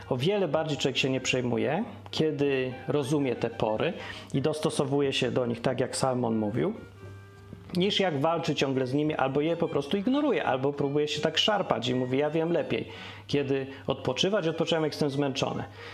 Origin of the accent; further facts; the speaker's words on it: Lesser Poland, Poland; bo ja spod Krakowa mówię językiem polskim, krakowskim teraz